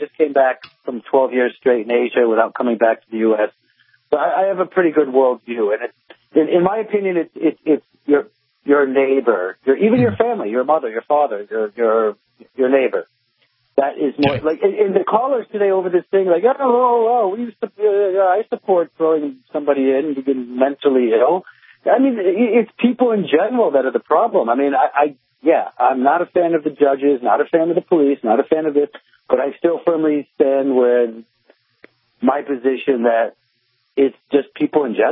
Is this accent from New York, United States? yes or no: yes; New York, United States; Excuse me, I'm a New Yorker.